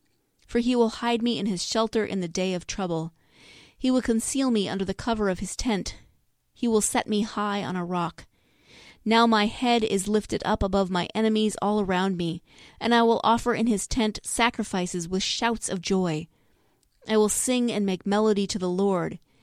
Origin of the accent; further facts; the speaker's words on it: Montana, United States; I'm actually from Northwest Montana and over by the Idaho border, so up north, where winter can be dark and gloomy a lot of the time.